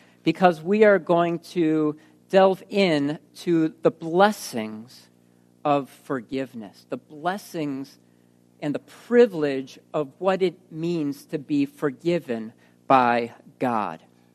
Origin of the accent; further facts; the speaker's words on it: Wisconsin, United States; I'll share my testimony later, but I grew up in Wisconsin.